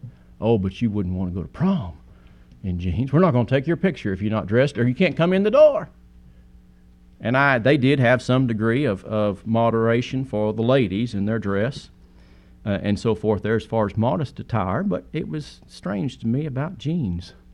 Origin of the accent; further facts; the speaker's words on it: Atlanta, Georgia, United States; born there; now in Texas, United States; I wasn't born in Texas. I was born in Atlanta, Georgia. But I don't claim to be a Georgia peach.